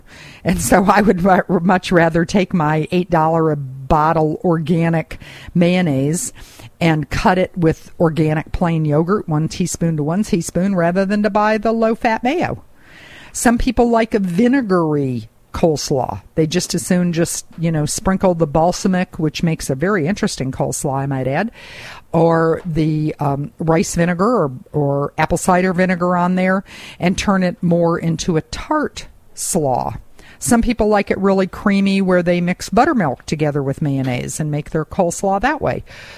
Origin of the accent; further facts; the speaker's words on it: the South, United States; Well, I grew up in the South.